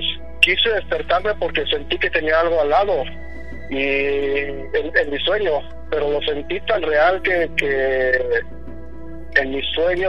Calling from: Hesperia, California, United States; De Hesperia, California.

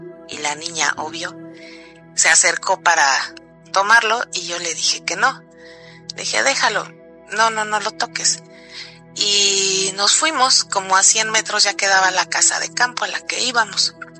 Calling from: Germany

